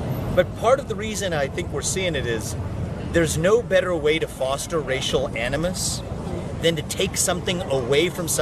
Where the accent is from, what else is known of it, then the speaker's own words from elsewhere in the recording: United States; I am an American who is actually here to listen to the views of people who disagree with me.